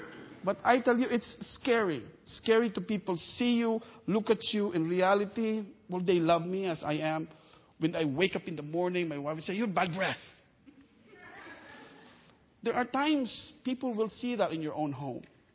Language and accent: English; Philippines; You know, sometimes because Filipinos are so, they're just like really on the fringes. We want to keep quiet. We don't want to be involved. Just leave us alone. That's the culture.